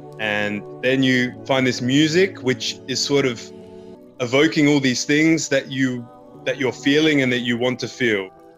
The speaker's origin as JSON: {"language": "English", "town": "Adelaide", "region": "South Australia", "country": "Australia", "tie": "born or raised there", "said": "growing up in Adelaide, there was there's definitely a feeling of being trapped"}